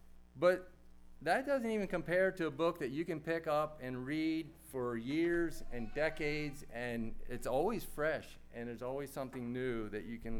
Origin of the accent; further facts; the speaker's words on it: Chambersburg, Pennsylvania, United States; I grew up in Chambersburg.